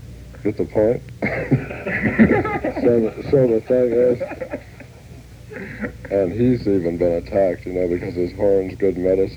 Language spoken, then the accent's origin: English; Mojave, California, United States; born or raised there; also born or lived in Glendale, United States